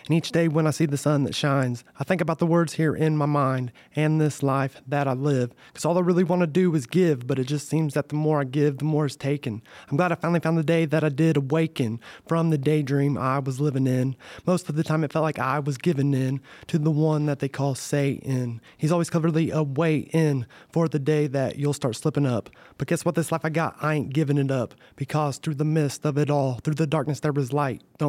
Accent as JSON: {"language": "English", "town": "Liberty", "region": "Indiana", "country": "United States", "tie": "born or raised there", "said": "Well, actually, in my hometown, Liberty, Indiana, I've attended some of those meetings there."}